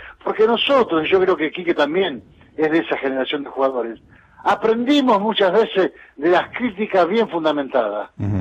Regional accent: Argentina; Messi me representa como argentino

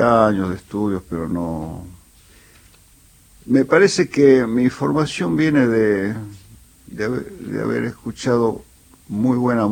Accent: Tucumán, Argentina; como digo mi tierra, digo tanto mi tierra tucumana como mi país

